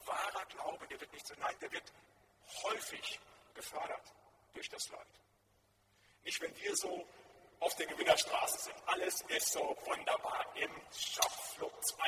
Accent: North Rhine-Westphalia, Germany; Da, wo ich herkomme, aus dem Siegerland

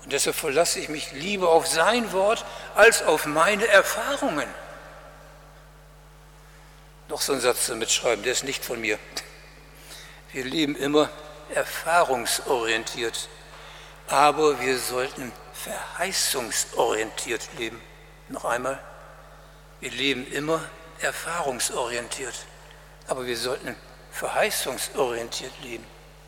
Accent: Bremen, Germany; Ich bin Bremer

